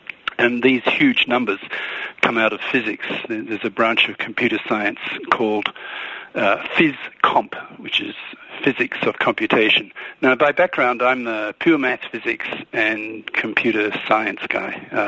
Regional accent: Australia; I've lived in 7 countries, so I'll just quickly go through the list. I grew up in Australia.

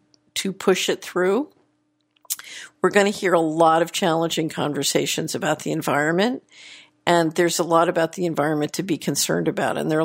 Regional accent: Midwest, United States; being Chinese American from the Midwest

